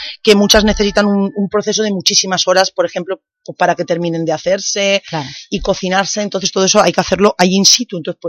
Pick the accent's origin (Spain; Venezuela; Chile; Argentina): Spain; Elche, Valencian Community; yo soy de Elche y yo de Elche, de Alicante, de la Comunidad Valenciana